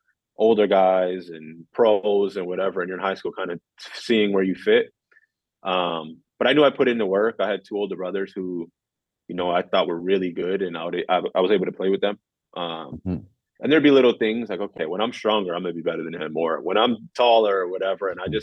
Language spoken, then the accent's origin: English; Toronto, Ontario, Canada; being that I'm from Toronto.